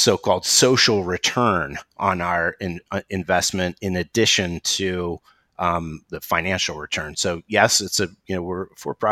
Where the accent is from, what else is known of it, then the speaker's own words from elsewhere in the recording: Athens, Ohio, United States; now in Atlanta, United States; I do live in Atlanta, but I grew up in Athens, Ohio, and my father and my sister live on the 400-acre farm where I grew up in southeastern Ohio